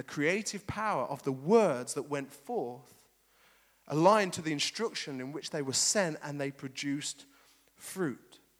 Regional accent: West Midlands, United Kingdom; because of my posh accent. I know, that's probably what you're thinking. I'm actually from the West Midlands.

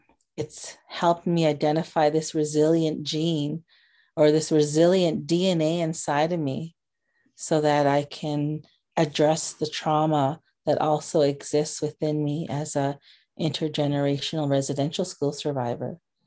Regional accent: Saskatchewan, Canada; I'm from Wiper First Nations. It's a First Nations that's in the southeast corner of Saskatchewan.

